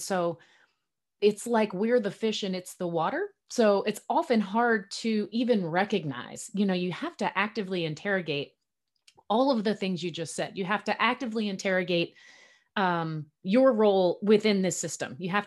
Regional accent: United States; I come from the United States.

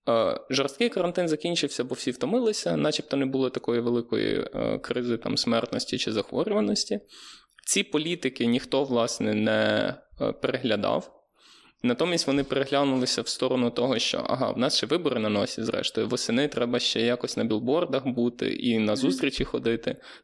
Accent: Kalush, Ivano-Frankivsk Oblast, Ukraine; Я з Калуша, і я часом читаю місцеві новини.

